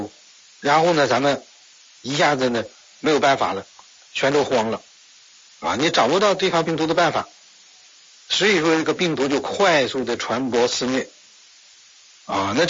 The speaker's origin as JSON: {"language": "Chinese", "country": "China", "said": "所以我们中国人骨子里认为什么呢"}